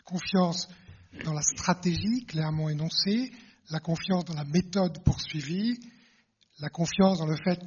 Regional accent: France; je pense qu'on n'est pas plus idiot en tant que Français dans une multinationale que les Français en général

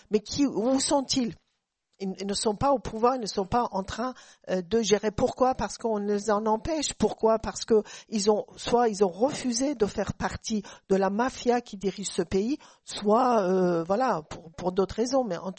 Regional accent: Isfahan, Iran; Moi, je suis originaire du centre de l'Iran, la région d'Ispahan.

